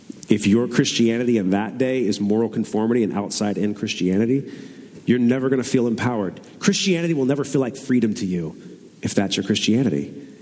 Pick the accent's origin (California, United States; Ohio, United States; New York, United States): California, United States; Redlands; Growing up in Redlands in Southern California, it's an old orange grove town that kind of got converted into suburbia.